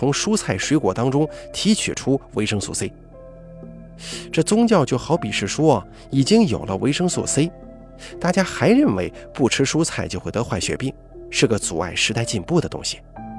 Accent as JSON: {"language": "Chinese", "town": "Linzikou", "region": "Hunan", "country": "China", "tie": "born or raised there", "said": "我老家林子口也是属于岳阳的"}